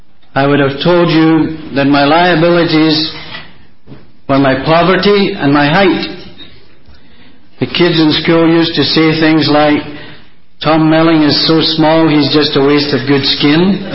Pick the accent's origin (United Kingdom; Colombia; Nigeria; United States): United Kingdom; Scotland; born there; Actually, I'm half Irish and half Scots. A terrible dilemma. Half of me has wanted to get drunk all my life, and the other half wouldn't pay for it. I understand there are a lot of Irishmen in Butte. I may come back to you later. I was born in a little village, a mining town like this in Scotlan